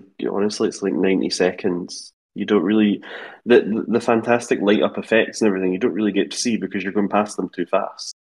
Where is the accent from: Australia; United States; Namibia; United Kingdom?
United Kingdom; because I'm like miserable, like a miserable British person? Or is it because... Or is it because like we're from Europe